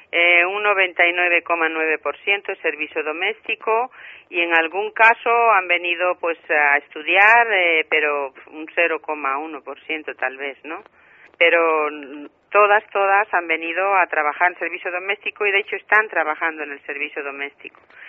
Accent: Bolivia; moved away as an adult; Soy boliviana, soy trabajadora social, trabajo en un centro de día de atención a mujeres inmigrantes y ya radico aquí más de 30 años.

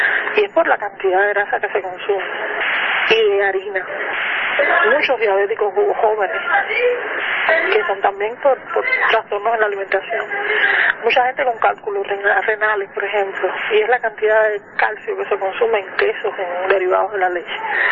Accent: Havana, Cuba; Yo soy habanera.

